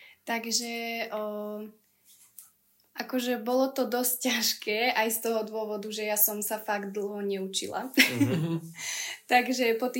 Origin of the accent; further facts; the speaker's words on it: Žiar nad Hronom, Banská Bystrica Region, Slovakia; Potom bolo vlastne kolo, že všetky stredné školy u nás v Žiari, tam som sa tiež umiestnila